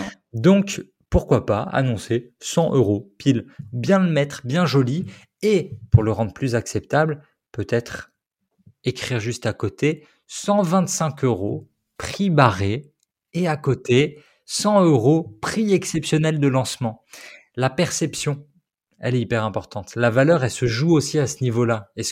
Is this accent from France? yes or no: yes; France; on est français